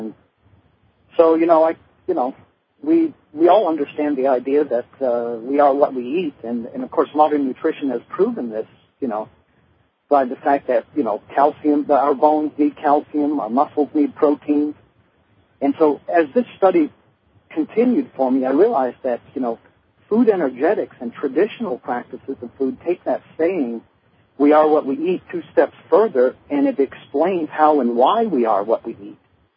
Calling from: Colorado, United States; Colorado.

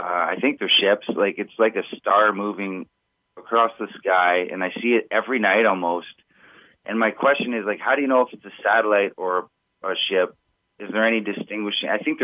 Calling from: Ontario, Canada; I'm calling from Northern Ontario, Canada.

